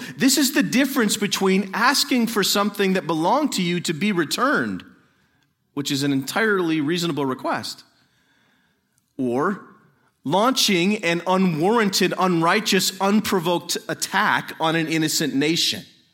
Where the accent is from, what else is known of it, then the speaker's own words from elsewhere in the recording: United States; as an American, I fully support Israel as a crucial geopolitical ally in the Middle East.